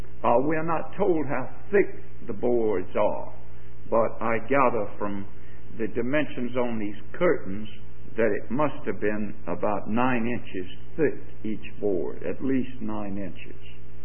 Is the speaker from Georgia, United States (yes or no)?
yes; Georgia, United States; accent: Georgia; If you have any trouble with my Georgia accent, maybe Brother Martin can interpret for me.